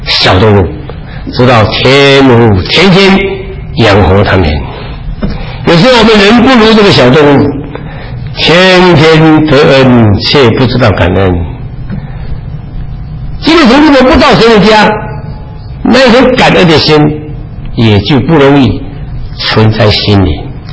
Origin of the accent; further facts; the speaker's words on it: Taiwan; accent: Taiwanese Mandarin; 你怎么知道我是台湾来的台湾人？”他说：“哎，不要介绍了，你的台湾国语一听就晓得了。”